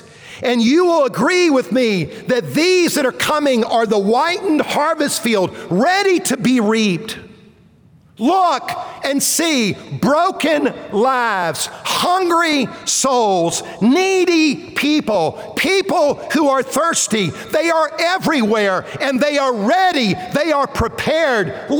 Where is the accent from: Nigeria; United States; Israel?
United States; Columbia; When I was growing up in Columbia